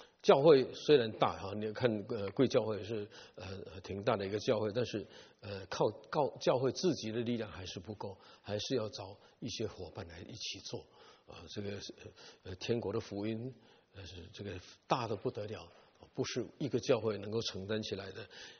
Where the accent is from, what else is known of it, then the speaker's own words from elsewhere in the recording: China; 我们中国人常常说双赢和 win-win situation， 不要想这样。